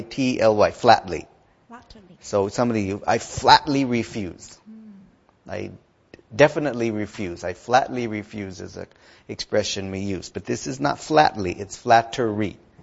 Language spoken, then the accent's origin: English; United States; Yeah, I was going to mention that after, but yeah, I'm from the United States, and people play golf for business.